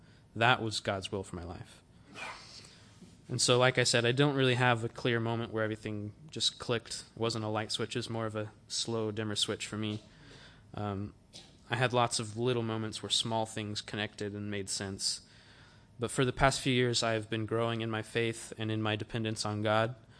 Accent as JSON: {"language": "English", "town": "Knoxville", "region": "Tennessee", "country": "United States", "tie": "born or raised there", "said": "I grew up in Knoxville, Tennessee, in America, and I was raised in a Christian home."}